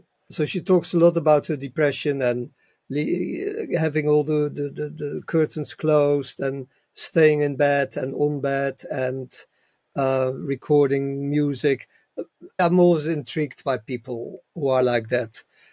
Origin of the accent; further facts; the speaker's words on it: Netherlands; I'm from Holland, which isn't the most prudish country when it comes to drugs.